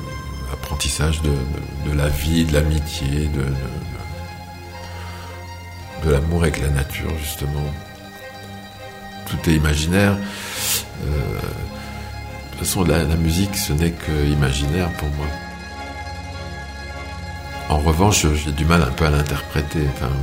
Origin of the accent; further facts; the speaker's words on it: Grand Est, France; moved away as an adult; Je suis parti des Vosges à 19 ans et j'ai passé toute mon enfance et mon adolescence dans les Vosges. J'ai un peu habité aux quatre coins des Vosges en fait, et j'ai habité 7 ans à l'Aveline de Vendruyère